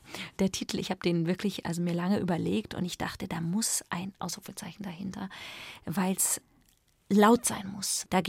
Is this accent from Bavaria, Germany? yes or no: yes; Bavaria, Germany; now in Vienna, Austria; Wien ist auch irgendwie meine Heimat, also deutschsprachig und ich habe in Salzburg studiert, ich komme aus Bayern, deswegen, das ist nicht weit weg.